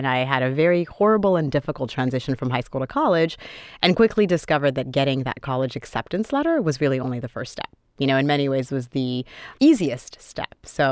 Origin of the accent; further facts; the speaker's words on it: Boston, Massachusetts, United States; also born or lived in Port-au-Prince, Haiti; I was born in Port-au-Prince, Haiti. I grew up in inner city Boston. My parents did not have a college degree